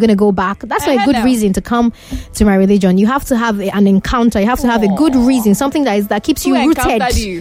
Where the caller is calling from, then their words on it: Ogudu, Lagos, Nigeria; from Ogudu.